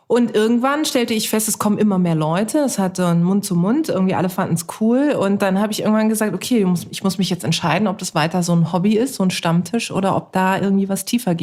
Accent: Karlsruhe, Baden-Württemberg, Germany; Ich bin in Karlsruhe geboren und aufgewachsen, meine Eltern sind da auch noch.

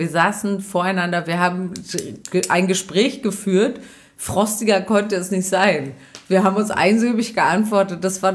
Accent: Lower Saxony, Germany; ich komme aus dem Wendland

